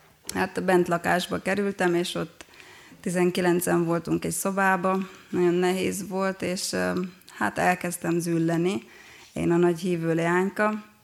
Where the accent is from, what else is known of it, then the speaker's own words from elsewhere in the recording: Arad, Arad County, Romania; also born or lived in Oradea; Aradon születtem, ott nőttem fel. Elkerültem Nagyváradra, tanítóképzőbe.